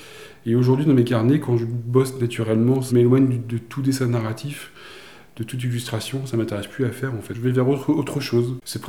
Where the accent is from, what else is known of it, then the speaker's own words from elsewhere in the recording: Grenoble, Auvergne-Rhône-Alpes, France; Je suis de Grenoble, j'ai grandi là-bas